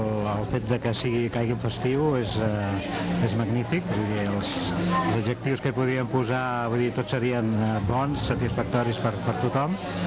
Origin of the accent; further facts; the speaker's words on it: Montgat, Catalonia, Spain; born there; also born or lived in Tiana; Montgat és el meu poble de naixement i també me l'estimo molt, no?